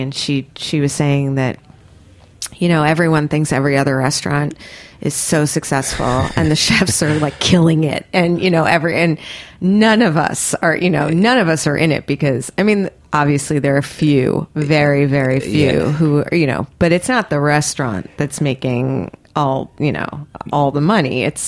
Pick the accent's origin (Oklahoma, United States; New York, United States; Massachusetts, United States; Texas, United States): New York, United States; at least from my understanding as a New Yorker